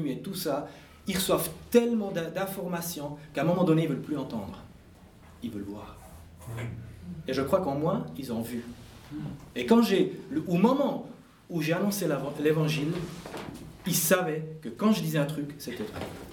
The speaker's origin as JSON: {"language": "French", "town": "Biel", "region": "Bern", "country": "Switzerland", "said": "Et moi, j'étais un peu l'étranger. En tant qu'Italien et en tant que Biennois, j'étais l'étranger."}